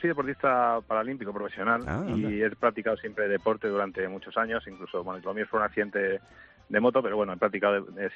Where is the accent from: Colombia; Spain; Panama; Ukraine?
Spain; Salamanca, Castile and León; yo soy de Salamanca